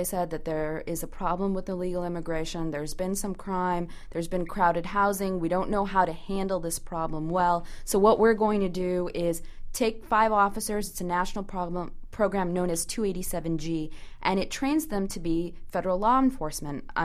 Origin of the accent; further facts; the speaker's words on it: Danbury, Connecticut, United States; You know, I'm from Danbury. I grew up there.